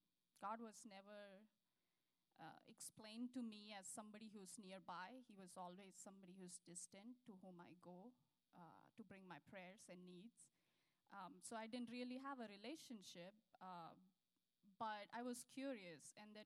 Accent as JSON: {"language": "English", "country": "India", "moved": "as an adult", "lives_now": "United States", "said": "So like Pastor Scott shared, I come from India. I came to the U.S. in August of 2007, came to pursue a master's degree in computer engineering to SIU Carbondale."}